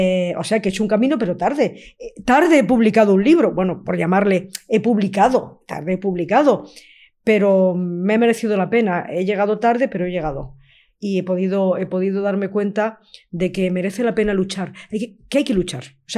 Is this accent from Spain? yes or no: yes; Madrid, Community of Madrid, Spain; yo soy una madrileña muy orgullosa de Madrid, muy enamorada de Madrid.